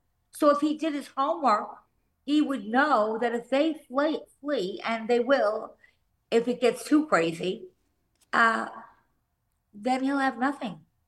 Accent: Long Island, New York, United States; I came from Long Island, and basically the suburbs

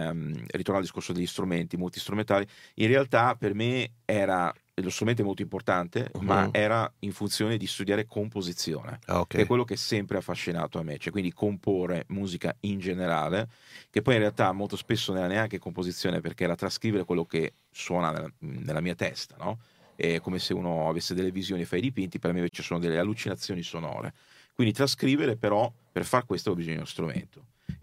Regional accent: Genoa, Liguria, Italy; moved away as an adult; Però sono nato e cresciuto a Genova fino all'età più o meno di 18 anni, da quando poi, diciamo inevitabilmente, sono andato fuori dall'Italia

